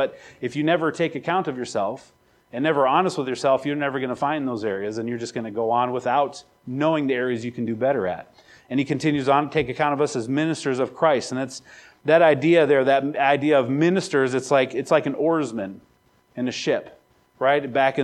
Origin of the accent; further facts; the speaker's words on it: South Dakota, United States; We're South Dakotans. Okay, I grew up in South Dakota. We're very private, especially about our religion.